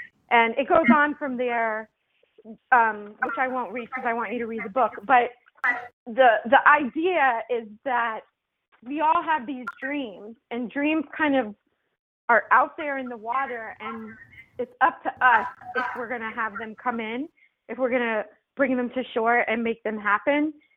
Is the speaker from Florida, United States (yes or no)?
yes; Florida, United States; I grew up in Florida, so they teach this in school.